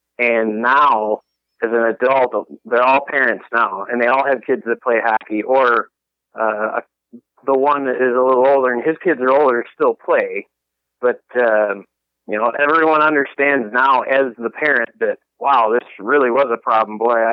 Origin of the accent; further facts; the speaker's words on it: Cottage Grove, Minnesota, United States; So growing up in Minnesota, I grew up in the Cottage Grove area. So that's roughly 20 minutes away from where the expo is at.